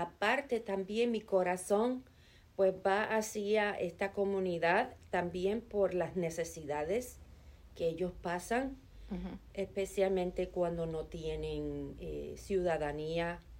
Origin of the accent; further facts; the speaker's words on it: Chicago, Illinois, United States; now in North Carolina, United States; me recuerda de mi niñez en Chicago, solo que en Chicago muy frío.